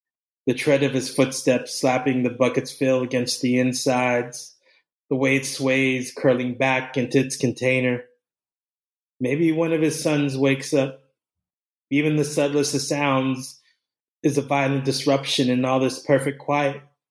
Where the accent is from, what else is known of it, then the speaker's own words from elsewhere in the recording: Philippines; how my existence here as a Filipino played into